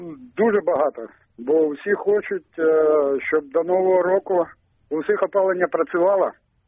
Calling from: Moscow, Russia; Я вам дзвоню із Москви.

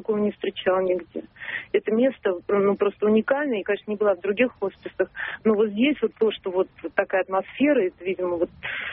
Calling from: Moscow, Russia; Я из Москвы.

